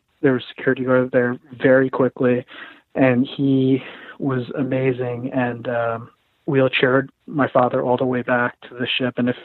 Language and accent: English; Philippines; I'm Filipino